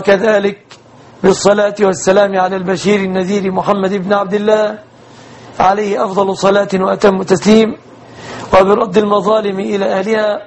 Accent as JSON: {"language": "Arabic", "country": "Egypt", "said": "بلادنا مصر"}